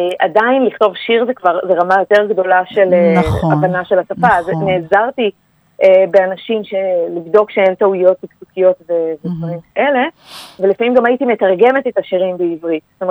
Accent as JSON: {"language": "Hebrew", "town": "Hazorea", "region": "Northern District", "country": "Israel", "tie": "born or raised there", "said": "ואני במקור מקיבוץ הזורע."}